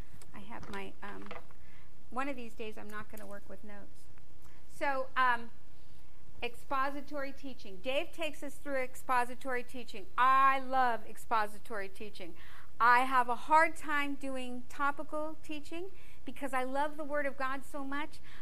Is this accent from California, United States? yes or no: yes; San Francisco, California, United States; I was the most orneriest person, raised in San Francisco, fought, wasn't frightened of anybody. We were raised around Hell's Angels.